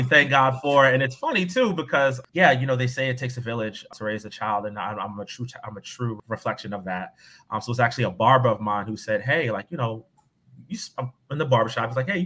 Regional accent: Vineland, New Jersey, United States; also born or lived in Camden; I was born in Camden, New Jersey, was raised in between there in a town called Vineland.

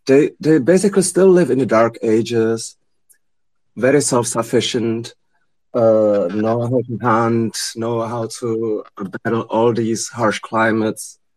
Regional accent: Germany; also born or lived in Eastern Europe; I'm Vietnamese. I was born in Germany, but I grew up in Eastern Europe.

